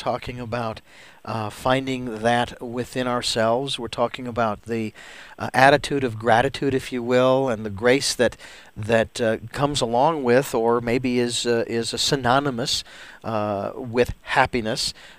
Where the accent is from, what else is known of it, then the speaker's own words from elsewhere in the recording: Phoenix, Arizona, United States; all of the various activities that went on around this time of the year here in my hometown of Phoenix, where we got ready for the holidays